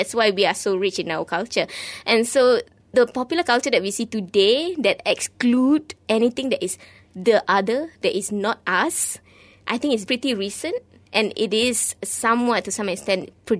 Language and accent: English; Malaysia; what is it about being Malaysian that would make our films ours?